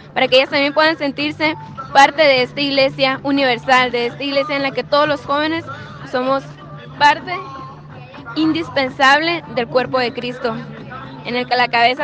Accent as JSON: {"language": "Spanish", "region": "Baja California", "country": "Mexico", "said": "yo soy de Baja California, México."}